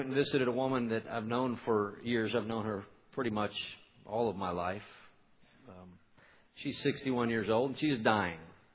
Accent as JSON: {"language": "English", "town": "Conroe", "region": "Texas", "country": "United States", "tie": "born or raised there", "said": "So I drove out to the area where I grew up in Conroe, Texas, at River Plantation."}